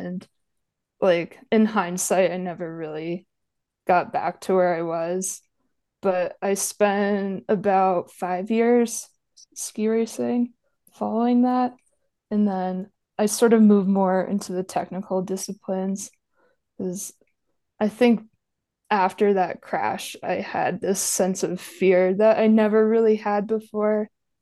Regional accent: Saranac Lake, New York, United States; also born or lived in Bozeman; now in Santa Fe, United States; yeah, I'm actually from the Northeast originally. I'm from a small town called Saranac Lake, which is right outside the Olympic Village of Lake Placid.

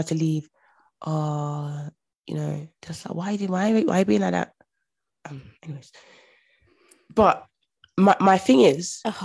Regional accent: Nigeria; For example, me, I'm Nigerian. My parents came to this country

